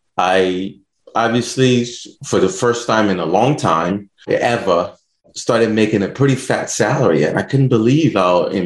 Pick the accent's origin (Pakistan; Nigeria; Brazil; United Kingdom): Nigeria; now in United States; So for me, obviously, I was born and raised in Nigeria. I came into the U.S. and just wanted to figure out how to achieve my American dream.